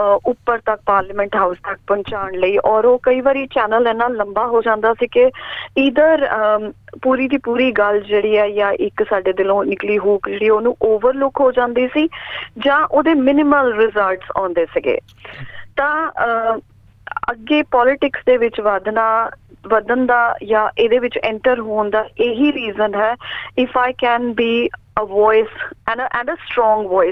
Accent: Chandigarh, India; now in Australia; ਪੰਜਾਬ ਤੋਂ ਜੀ, ਮੈਂ ਚੰਡੀਗੜ੍ਹ ਤੋਂ ਹਾਂ, born and brought up in Chandigarh, parents ਹੁਣ ਪਟਿਆਲੇ ਮੂਵ ਹੋ ਗਏ ਹਾਂ, ਅਤੇ ਮਦਰ ਮੇਰੇ ਮੁਸਲਿਮ ਹੈ, ਫਾਦਰ ਮੇਰੇ ਸਿੱਖ ਹੈ

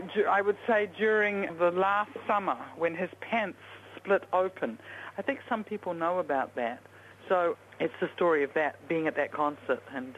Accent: New Zealand; I grew up in New Zealand, yeah. I feel sort of pretty international, but I definitely feel rooted like here.

